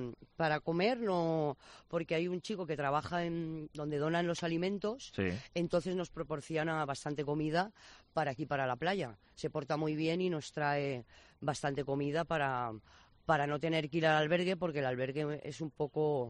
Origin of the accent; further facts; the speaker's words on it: Valencian Community, Spain; moved away as an adult; yo soy valenciana. Vine con trabajo a la isla. Me alquilé un piso en La Vera, en el puerto de La Cruz, con una amiga.